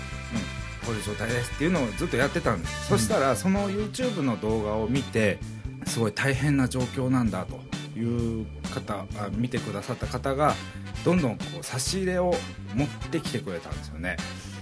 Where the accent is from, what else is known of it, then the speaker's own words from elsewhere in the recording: Hokkaido, Japan; 僕が北海道から来たっていうのを知った途端に、